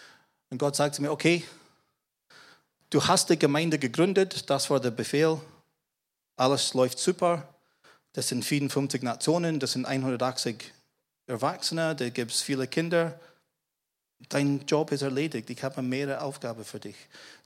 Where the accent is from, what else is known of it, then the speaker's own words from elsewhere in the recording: Scotland, United Kingdom; German is a second language; now in Germany; Und ich als Schotte muss ihn übersetzen von Bayerisch auf Hochdeutsch.